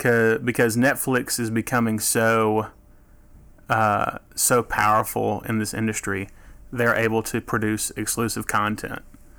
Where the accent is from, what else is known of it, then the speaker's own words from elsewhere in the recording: Alabama, United States; moved away as an adult; Yeah, and Ben and I, we're from Alabama, and we worked together in Alabama for a little while, and we have just moved to the West Coast